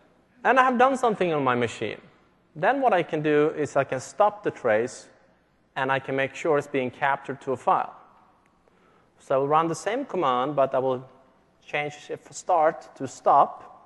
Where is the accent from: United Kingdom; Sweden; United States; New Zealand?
Sweden; English is a second language; I'm from Sweden. English is not my native language.